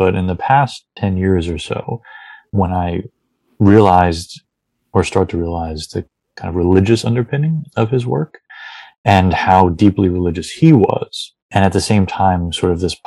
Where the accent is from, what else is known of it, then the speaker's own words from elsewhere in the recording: New Jersey, United States; So growing up in New Jersey, which is a heavily Catholic place, it was never something that I really understood from the outside until I went to a Lutheran college in Pennsylvania.